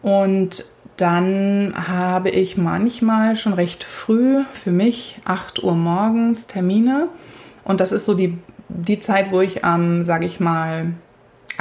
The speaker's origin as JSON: {"language": "German", "country": "Germany", "tie": "born or raised there", "moved": "yes", "said": "Ich bin in Deutschland groß geworden und habe da den Großteil meiner Karriere verbracht."}